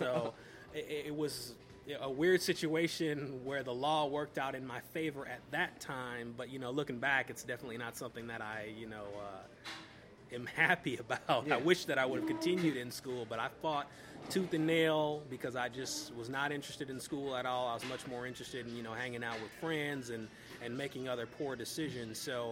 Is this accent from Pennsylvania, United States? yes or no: no; Minneapolis, Minnesota, United States; born there; Well, okay, so I was born in South Minneapolis. My father's black, my mother's white. Got a couple siblings.